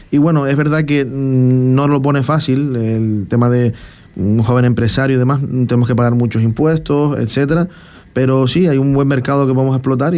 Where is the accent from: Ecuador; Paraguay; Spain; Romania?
Spain; Tenerife, Canary Islands; now in Fuerteventura, Spain; Sí, yo soy de Tenerife, aunque me siento de corazón ya majorero, llevo aquí 13 años